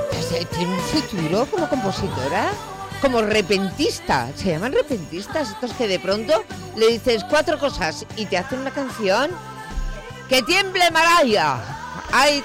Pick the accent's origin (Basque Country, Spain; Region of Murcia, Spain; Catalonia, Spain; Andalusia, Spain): Basque Country, Spain; Sí, es muy mal recibido en verano. Para un día que sale el sol en el País Vasco, aparece el afilador.